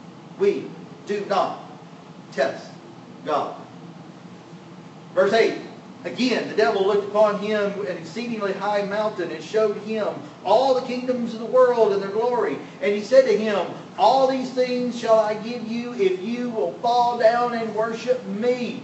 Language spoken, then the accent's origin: English; Louisiana, United States; Folks, I grew up in South Louisiana. If you're Cajun, if there ain't onions in it, you ain't eating.